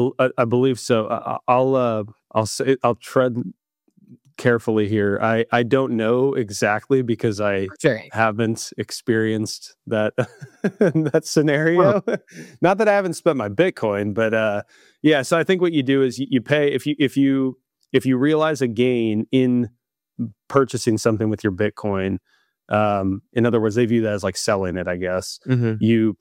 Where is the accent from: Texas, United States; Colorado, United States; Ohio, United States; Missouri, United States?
Missouri, United States; Last up, my home state, Missouri, set to become the first state to exempt capital gains taxes on stocks, crypto, and real estate.